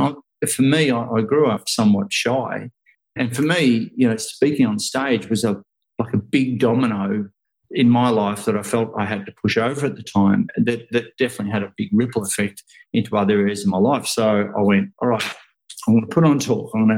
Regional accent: Ocean Grove, Victoria, Australia; I grew up here in Ocean Grove where I am now. I'm on the coast, just about an hour and a half out of Melbourne here in Australia.

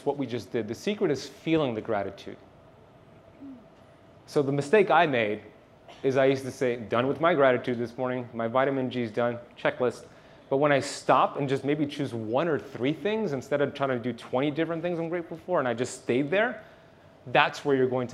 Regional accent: Miami, Florida, United States; I'm from Miami.

